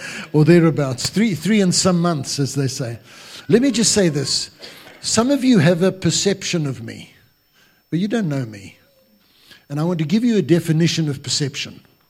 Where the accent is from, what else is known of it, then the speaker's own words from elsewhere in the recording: Grahamstown, Eastern Cape, South Africa; now in Cape Town, South Africa; I was in Port Elizabeth in those days. We were transferred to Grahamstown, my hometown, back to Port Elizabeth, then to Cape Town in 83.